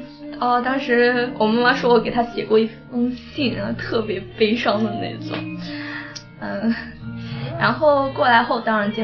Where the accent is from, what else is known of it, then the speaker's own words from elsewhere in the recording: Italy; 我们在这边长大的孩子就是夹缝里的孩子，因为都是在父母这一边是非常传统的，然后看着意大利那一边西方这个国家的文化